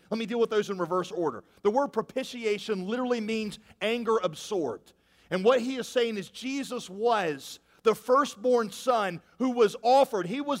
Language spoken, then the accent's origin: English; United States; I mean, I'm an American, I'm not used to seeing things like that.